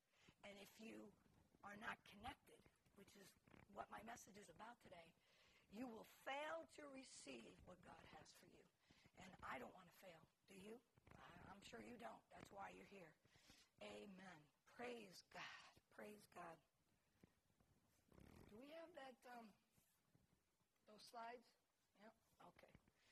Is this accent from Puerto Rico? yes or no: yes; Puerto Rico; even though I'm from Puerto Rico and there's plenty of them there.